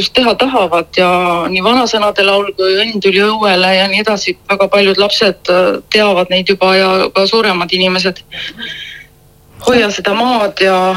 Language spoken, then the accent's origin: Estonian; Kuusalu, Harju County, Estonia; me oleme siis pärit Harjumaalt Kuusalu vallast